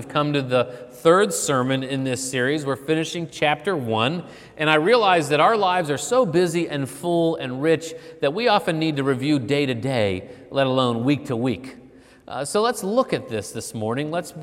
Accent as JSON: {"language": "English", "town": "Pittsburgh", "region": "Pennsylvania", "country": "United States", "tie": "born or raised there", "said": "Pittsburgh was my home growing up"}